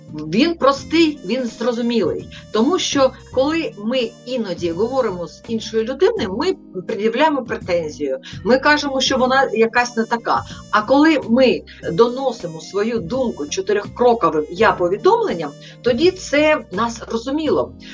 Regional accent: Odesa, Odesa Oblast, Ukraine; also born or lived in Australia; Народилася я в сонячному місті Одеса. Я одеситка, виросла там, закінчила університет, потім декілька років жила в Австралії.

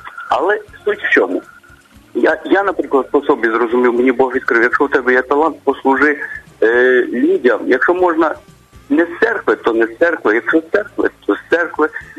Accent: Western Ukraine, Ukraine; От я родом з Західної України

